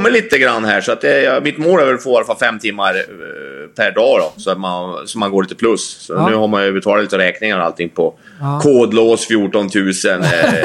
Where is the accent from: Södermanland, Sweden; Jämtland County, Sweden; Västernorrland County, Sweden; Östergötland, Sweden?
Västernorrland County, Sweden; Bjästa; Bjästa är ju där jag kommer ifrån.